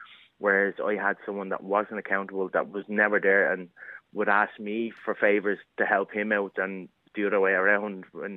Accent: New York, United States; born there; I was born in New York, and my mom moved back here when I was like 1 or 2

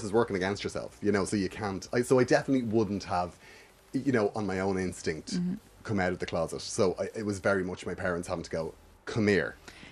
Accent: Dublin, Leinster, Ireland; Yeah, well, I grew up in Finglas. Yep. I went to school in Finglas back in the 90s.

